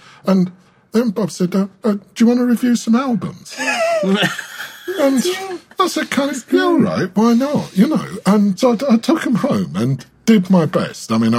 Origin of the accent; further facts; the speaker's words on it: London, United Kingdom; Because I was from London